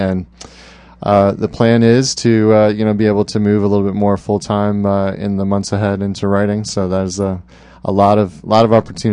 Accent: New Jersey, United States; So I grew up in New Jersey, always going to the beach.

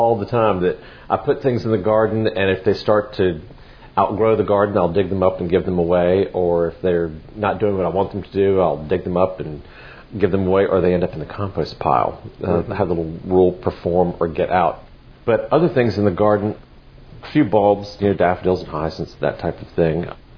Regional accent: Charlottesville, Virginia, United States; I grew up outside of Charlottesville and saw the University of Virginia quite often

